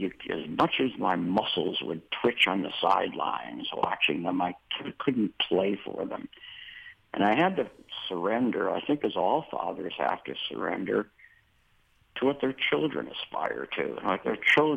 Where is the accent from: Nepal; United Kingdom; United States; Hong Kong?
United States; Minnesota; born or raised there; now in Texas, United States